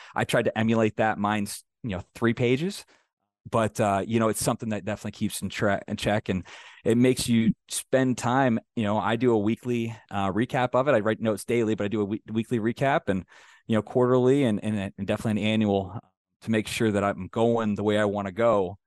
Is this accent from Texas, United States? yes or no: no; Michigan, United States; I went to Michigan, I'm from Michigan.